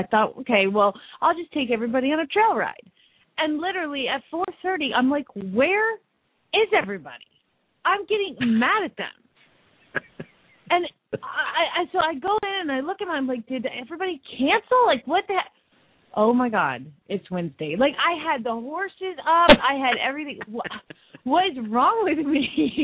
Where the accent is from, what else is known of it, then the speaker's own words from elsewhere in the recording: Phoenix, Arizona, United States; from Phoenix, Arizona